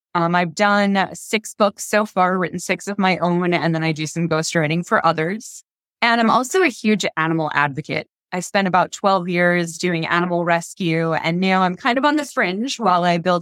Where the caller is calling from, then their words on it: Las Vegas, Nevada, United States; I am in sunny and on fire Las Vegas.